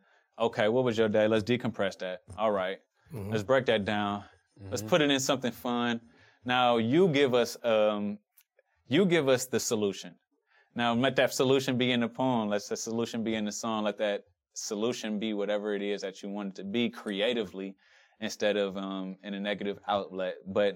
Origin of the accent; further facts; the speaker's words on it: Cleveland, Ohio, United States; born there; I was born in Cleveland. Then I came here to UC.